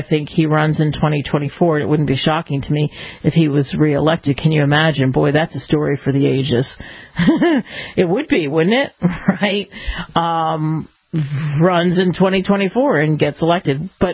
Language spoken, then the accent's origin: English; New Jersey, United States; also born or lived in Philadelphia, Pennsylvania; I grew up in New Jersey and Philadelphia, in that tri-state area.